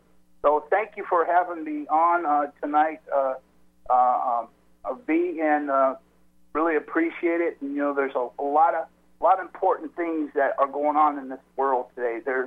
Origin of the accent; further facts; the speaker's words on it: San Francisco, California, United States; my life story and how it started off in San Francisco, the Haight-Ashbury, is where I grew up. I grew up in the Haight-Ashbury.